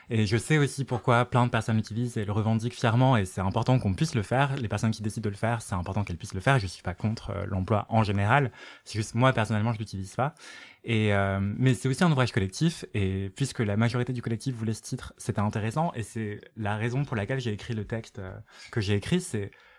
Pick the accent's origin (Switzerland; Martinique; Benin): Martinique; parce que je viens de la Martinique